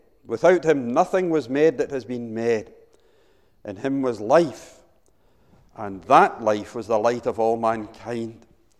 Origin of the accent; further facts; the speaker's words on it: Motherwell, Scotland, United Kingdom; I come from Motherwell, and Motherwell Library is the one that I used most when I was younger.